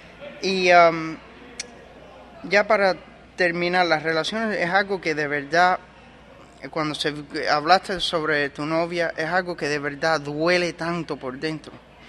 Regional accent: Miami, Florida, United States; Soy de Miami, soy cubano.

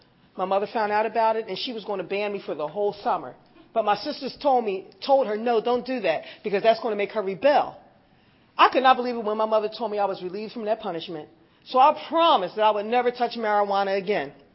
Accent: Philadelphia, Pennsylvania, United States; Like I said, I grew up in Philly, and from an early age, I remember not really feeling loved.

